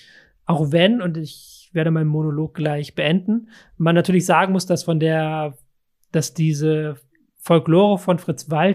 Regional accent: Hamburg, Germany; Als Hamburger

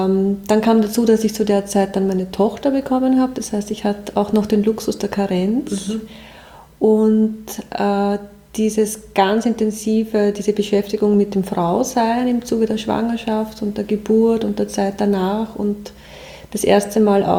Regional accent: Lower Austria, Austria; ich bin so nach meiner Kindheit im Waldviertel dann in der Werbung gelandet

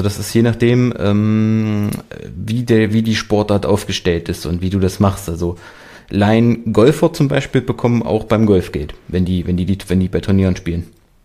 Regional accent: Erfurt, Thuringia, Germany; ich komme aus Erfurt. Hier bei uns in der Nähe ist das wunderschöne kleine Städtchen Bad Langensalza.

